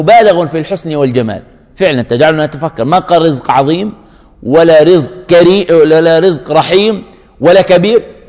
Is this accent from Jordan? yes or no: yes; Jordan; وكان يعيش عندنا في الأردن